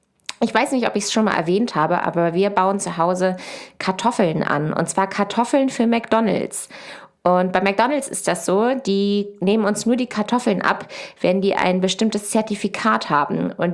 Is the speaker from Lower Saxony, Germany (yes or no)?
yes; Lower Saxony, Germany; Ich komme von einem Ackerbaubetrieb aus der Nähe von Hannover.